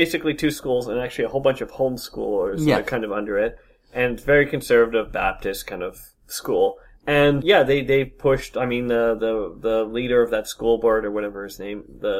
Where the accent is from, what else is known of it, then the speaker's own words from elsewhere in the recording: Canada; But we're still Canadian